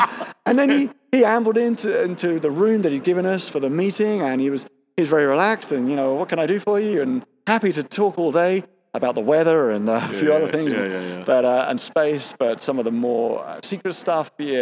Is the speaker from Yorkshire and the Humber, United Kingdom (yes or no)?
no; Pinner, London, United Kingdom; suburbs of North London, they go on for 20 or 30 square miles where they all look very similar, and I grew up in Pinner, so that's just a pistol shot away from Ruislip